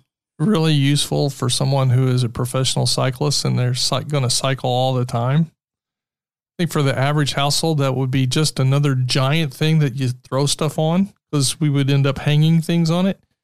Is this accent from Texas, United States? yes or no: no; Indiana, United States; So I'm from Indiana.